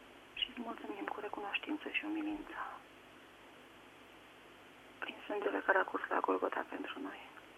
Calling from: Craiova, Dolj, Romania; Sunt din Craiova, eu nu sunt încă o bunică. Sunt de vârstă medie

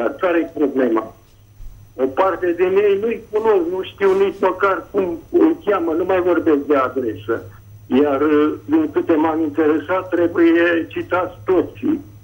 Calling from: Prahova, Romania; din Prahova și aș avea și o întrebare pentru doamna avocat

